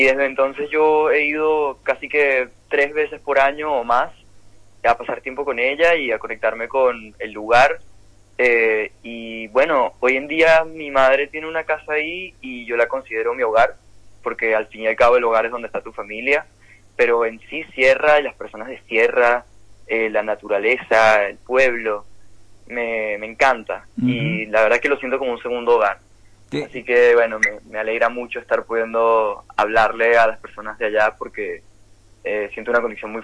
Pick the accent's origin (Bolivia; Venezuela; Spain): Venezuela; also born or lived in United States; now in Argentina; Nosotros salimos de Venezuela en 2016 y nosotros uh-huh. nos mudamos primero a Estados Unidos y vivimos allá por 2 años hasta que no nos pudimos quedar por cuestiones de papeles y de uh-huh. residencias. Así que tomamos Argentina como nuestro segundo plan